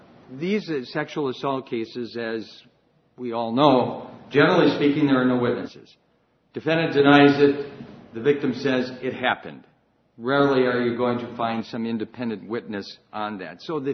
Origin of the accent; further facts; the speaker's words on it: Kenosha, Wisconsin, United States; I'm from Kenosha, and I'm a member of the firm Rose & Rose Attorneys.